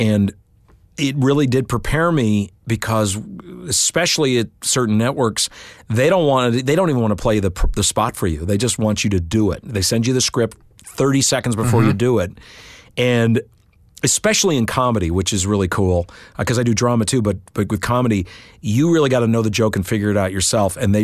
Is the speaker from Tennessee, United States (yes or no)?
no; Chicago, Illinois, United States; also born or lived in Los Angeles; I grew up in the Chicagoland. I grew up all across the country, but Chicago's my home base